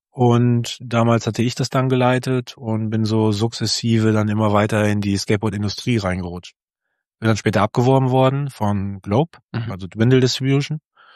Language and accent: German; Solingen, North Rhine-Westphalia, Germany; now in Cologne, Germany; war damals in Solingen, wo ich groß geworden bin